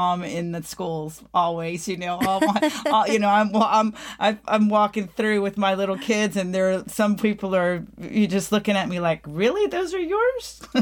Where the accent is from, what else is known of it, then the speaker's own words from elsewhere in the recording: Houston, Texas, United States; born there; All the way from LA, but you know, I was born in Houston.